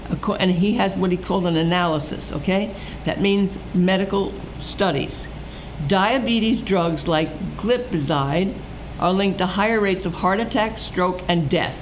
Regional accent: Brooklyn, New York, United States; And I'm from Brooklyn, so I talk like that, okay?

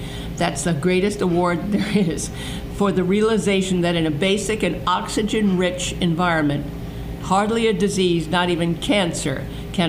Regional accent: New York, United States; because I always said that I was originally from New York

